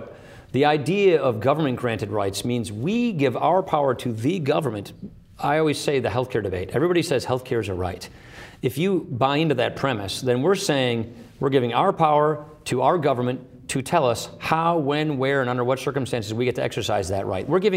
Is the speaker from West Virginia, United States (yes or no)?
no; Wisconsin, United States; I come from Wisconsin, which is the birthplace of the Progressive Party.